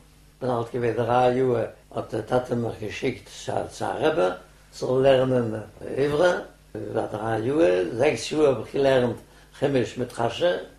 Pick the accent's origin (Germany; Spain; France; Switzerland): France; Metz, Grand Est; German is a second language; also born or lived in Warsaw, Poland; Ich bin geboren in Warschau. Meine Eltern kamen nach Frankreich. In 1921 haben wir gesagt, zu fahren nach Palästina. Dann sind wir gekommen bis Metz, und ich hatte mehr kein Geld, sind sie geblieben in Metz.